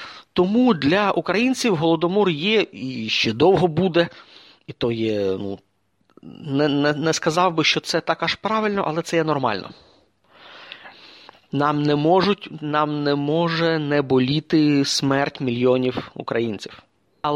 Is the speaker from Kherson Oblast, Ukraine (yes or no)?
no; Kamianske, Dnipropetrovsk Oblast, Ukraine; Сам я родом з Кам'янського, в нас є непоганий краєзнавчий музей там.